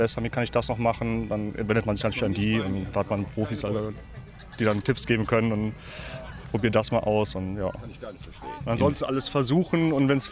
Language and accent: German; Vettelschoss, Rhineland-Palatinate, Germany; Ich komme hier aus der Ecke, Vettelschoss